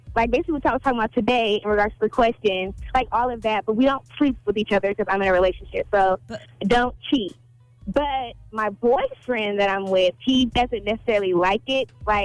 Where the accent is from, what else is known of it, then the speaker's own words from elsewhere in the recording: Atlanta, Georgia, United States; No, I'm from Atlanta.